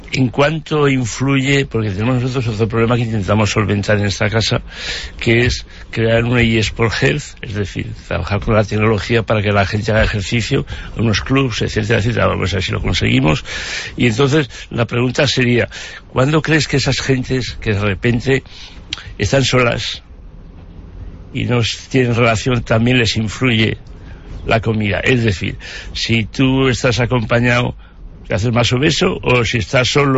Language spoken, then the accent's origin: Spanish; Zaragoza, Aragon, Spain; en Aragón, volviendo a mi tierra, yo siempre intento hacer propaganda de Zaragoza, se me nota por el acento